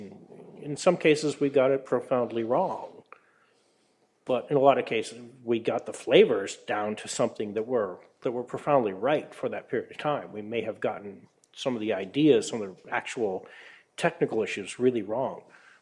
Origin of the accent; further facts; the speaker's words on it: San Jose, California, United States; also born or lived in Sacramento; I grew up in the South Bay area to begin with, San Jose, Saratoga area, and moved to Sacramento because I liked it.